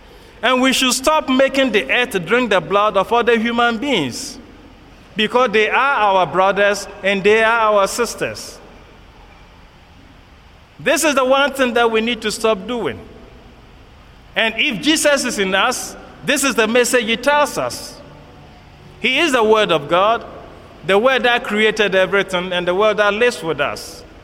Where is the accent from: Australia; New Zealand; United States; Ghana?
Ghana; I come also from Africa. I come from the other part. You are in the east, we are in the west. I come from Ghana.